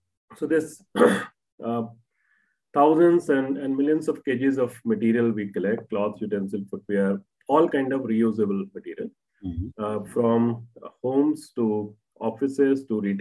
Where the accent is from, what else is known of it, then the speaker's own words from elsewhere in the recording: Dehradun, Uttarakhand, India; now in Delhi, India; when I came from Dehradun to Delhi